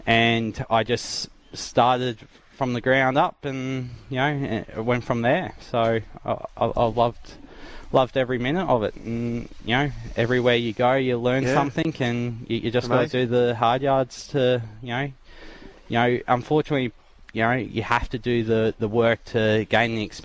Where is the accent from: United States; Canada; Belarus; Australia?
Australia; Douglas Park, New South Wales; I grew up in Sydney on the outskirts, a little town called Douglas Park, and I was a national swimmer